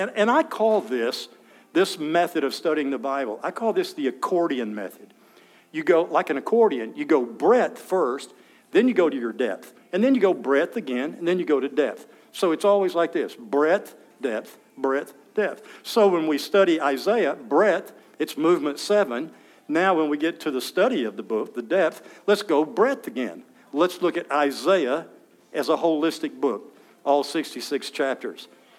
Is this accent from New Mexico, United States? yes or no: no; Texas, United States; now in Arkansas, United States; I am from Texas, but I was converted and came to Arkansas.